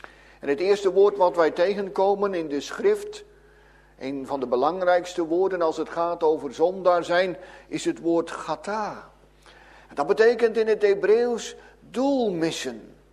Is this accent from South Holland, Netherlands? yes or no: no; Werkendam, North Brabant, Netherlands; Zo herinner ik mij nog als kind in onze geboorteplaats Werkendam